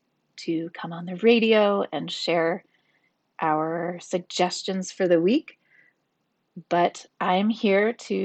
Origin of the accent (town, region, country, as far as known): Hudson, New York, United States